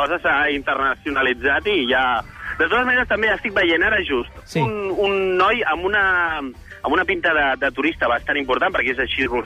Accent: Terrassa, Catalonia, Spain; Jo és que sóc de Terrassa, he vingut a fer una miqueta al Guiri aquí a Barcelona, a la capital.

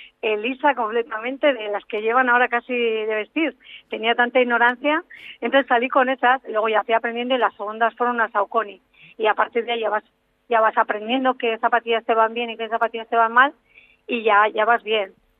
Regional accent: Andoain, Basque Country, Spain; now in Berriozar, Spain; Yo soy de Andoain, pero ahora vivo de Andoain, en Gipuzkoa, muy cerca de San Sebastián.

